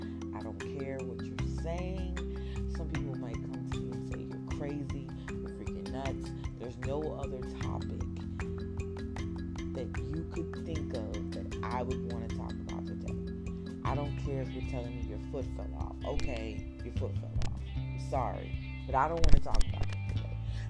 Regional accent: New Jersey, United States; also born or lived in Newark; And I call myself … because I was born in Newark, New Jersey, but raised in South New Jersey.

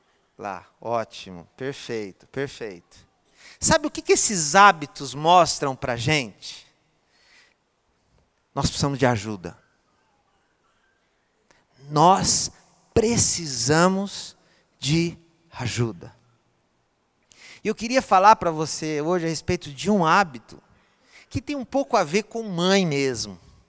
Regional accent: Piratininga, São Paulo, Brazil; quando eu era a criança, lá em Piratininga, onde eu fui criado.

